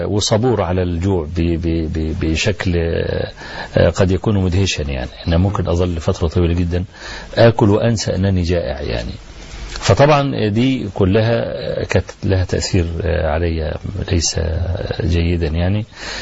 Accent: Egypt; فقالوا لي بقى أروح خد الطب الألماني وانضمه على الطب عندنا في مصر وممكن نطلع بمنظومة

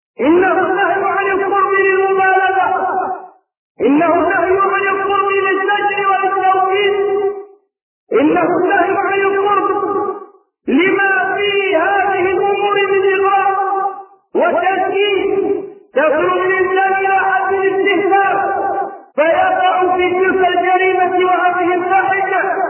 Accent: Egypt; ثم عدت الى بلدتي الحبيبه التي هي مصر

